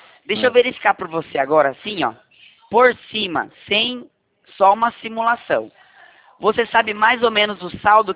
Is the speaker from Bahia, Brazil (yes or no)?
no; São Paulo, Brazil; Eu sou do estado de São Paulo.